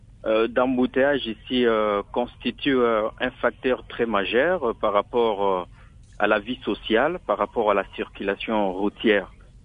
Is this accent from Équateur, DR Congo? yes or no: no; Kananga, Kasaï-Central, DR Congo; now in Kinshasa, DR Congo; Moi, je viens du Kassai Central. Je crois que au Kassai Central, précisément à Kananga, on n'a jamais connu une histoire d'embouteillage.